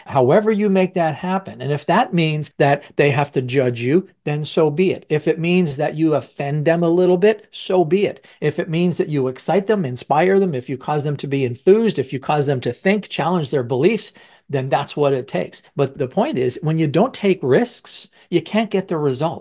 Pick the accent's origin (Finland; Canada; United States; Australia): Canada; and now I'm from Canada and he's from Yazoo City, Mississippi.